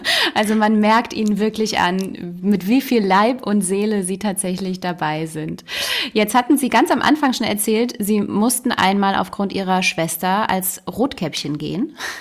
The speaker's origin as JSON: {"language": "German", "town": "Düsseldorf", "region": "North Rhine-Westphalia", "country": "Germany", "tie": "born there", "said": "Ich bin in Düsseldorf geboren."}